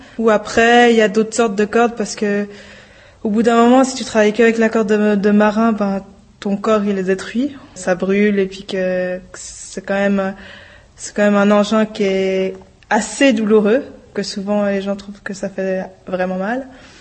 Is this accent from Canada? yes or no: no; Switzerland; Je viens de Suisse